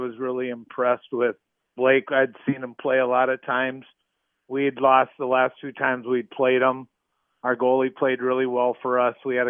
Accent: Willmar, Minnesota, United States; I grew up in Wilmer, and we never really had a chance to go to the state tournament.

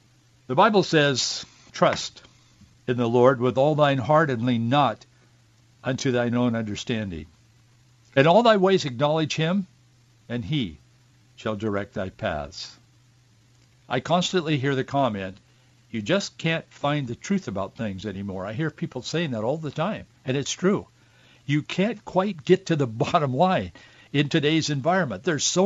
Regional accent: Yakima, Washington, United States; I was born in Yakima and the Yakima Valley. We lived in a couple of different places my growing up, but in that area.

